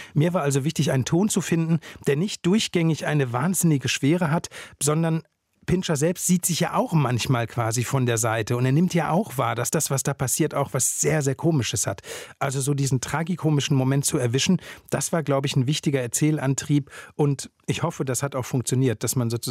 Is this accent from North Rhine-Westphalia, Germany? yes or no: yes; Plettenberg, North Rhine-Westphalia, Germany; zu meiner eigenen Kleinstadt, zu meiner Heimatstadt Plettenberg, eine andere Beziehung gefunden habe